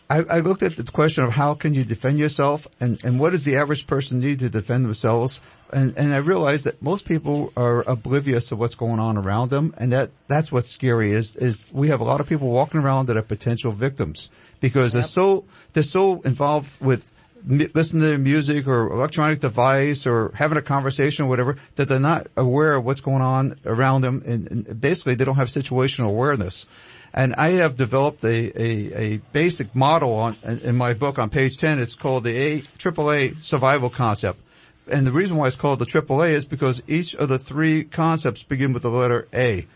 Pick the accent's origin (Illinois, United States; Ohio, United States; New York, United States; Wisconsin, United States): New York, United States; New York City; Well, I grew up in some really bad inner city areas. I was born in New York City. I lived in Bedford-Stuyvesant, one of the worst places in New York City, a really, really impoverished part of the city.